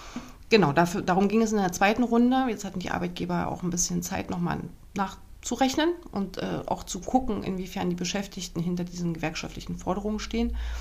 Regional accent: Thuringia, Germany; Wir sind als Thüringerin nach Leipzig gefahren

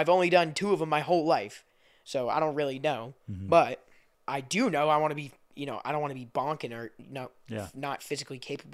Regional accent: Massachusetts, United States; But, you know, I was born in New England.

